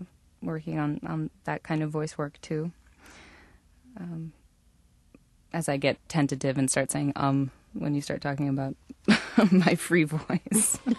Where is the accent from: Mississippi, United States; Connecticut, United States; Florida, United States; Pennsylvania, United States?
Connecticut, United States; New Haven; I grew up in New Haven, Connecticut, and I grew up singing and studying singing